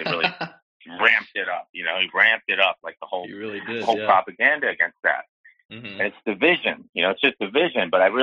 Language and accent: English; Swarthmore, Pennsylvania, United States; I'm from Swarthmore, if you know where that is. It's like Swarthmore, Delaware County. It's right outside. It's about 20 minutes from Philadelphia Airport. It's outside of Southwest Philly.